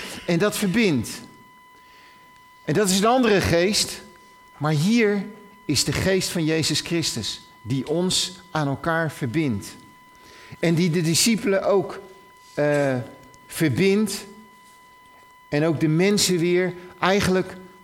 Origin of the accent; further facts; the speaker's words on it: Rotterdam, South Holland, Netherlands; now in Groningen, Netherlands; Hoe kan het nou toch dat ik als Rotterdammer in één keer Gronings kan verstaan? Hoe is het mogelijk? Omdat ik hier al 22 jaar woon.